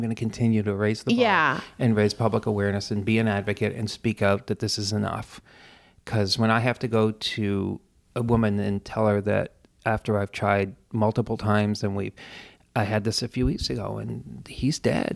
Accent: Canada; I'm French Canadian, right?

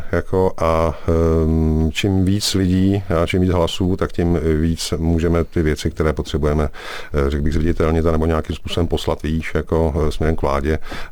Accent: Sokolov, Karlovy Vary Region, Czechia; Já jsem rodák ze Sokolova, no přesně tak. Já jsem vyrostl na sídlišti Michal v Sokolově

